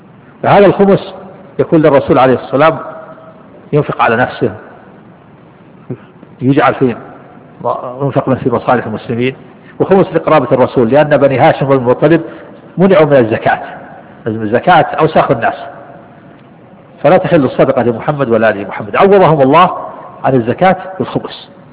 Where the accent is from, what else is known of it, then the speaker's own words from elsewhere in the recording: Najd, Saudi Arabia; نحن عندنا في نجد تسقف البيوت بالخشب ويضع الجريد،